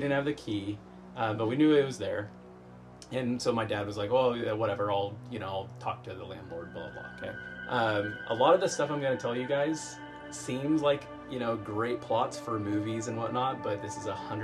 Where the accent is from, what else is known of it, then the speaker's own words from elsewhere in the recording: Hood River, Oregon, United States; I grew up in Hood River, and my family, we moved around a lot, just, you know, paycheck to paycheck kind of thing.